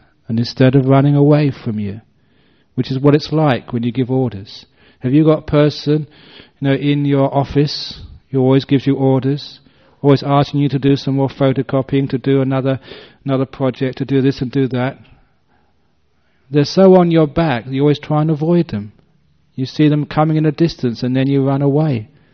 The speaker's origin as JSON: {"language": "English", "region": "England", "country": "United Kingdom", "tie": "born or raised there"}